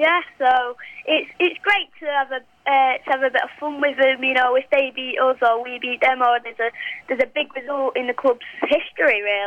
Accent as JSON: {"language": "English", "town": "Manchester", "region": "North West England", "country": "United Kingdom", "said": "I am from Manchester. I am."}